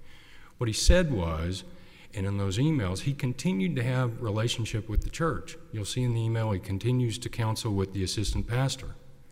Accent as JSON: {"language": "English", "town": "Austin", "region": "Texas", "country": "United States", "said": "This is my partner, Sarah James. We're from Austin, and we represent Mr. Bradley."}